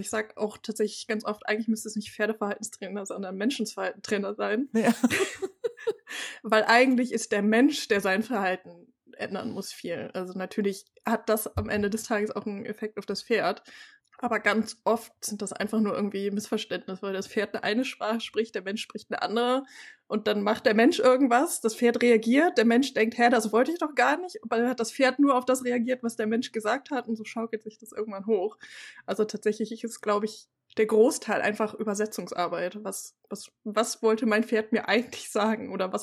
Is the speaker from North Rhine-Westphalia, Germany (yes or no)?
yes; Cologne, North Rhine-Westphalia, Germany; Ich komme aus Köln